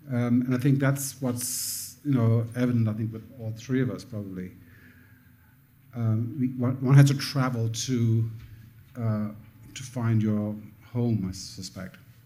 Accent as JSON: {"language": "English", "country": "Sri Lanka", "tie": "born or raised there", "said": "I was born and lived in Sri Lanka, which didn't have too many cowboys."}